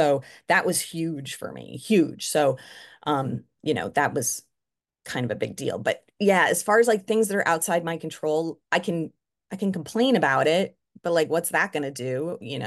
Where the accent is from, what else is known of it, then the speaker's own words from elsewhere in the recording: New York, United States; I'm a born complainer. I'm a Jew from New York, and like complaining is in my genetics.